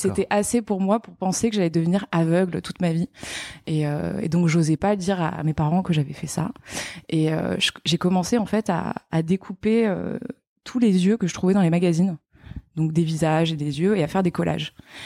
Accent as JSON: {"language": "French", "region": "Provence-Alpes-Côte d'Azur", "country": "France", "tie": "born or raised there", "said": "Alors, je suis née dans le sud de la France, je suis méridionale, dans un petit village entre Châteauneuf-du-Pape et Courthézon. Et voilà, donc j'ai grandi... autour de... Enfin, à la campagne et entourée de vignes."}